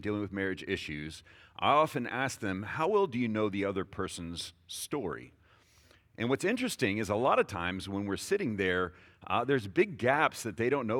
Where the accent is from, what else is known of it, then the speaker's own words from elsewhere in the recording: Houston, Texas, United States; So I've been around flooding. I grew up in Houston. I've seen flooding.